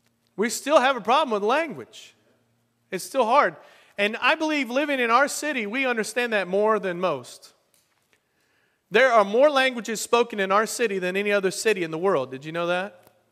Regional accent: New York, United States; I'm from New York, you know?

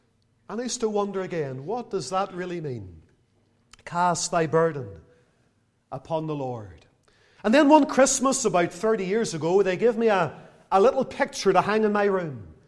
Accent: Lisburn, Northern Ireland, United Kingdom; I was born in 1978 in Lagan Valley Hospital in Lisburn. And I grew up in Lisburn until the age of about 30 whenever I got married.

